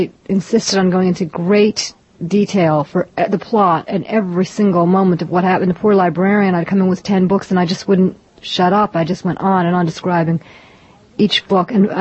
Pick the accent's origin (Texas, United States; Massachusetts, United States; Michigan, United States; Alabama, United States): Massachusetts, United States; But I would say more of the time I grew up in Massachusetts in the country, and I had a lot of animals.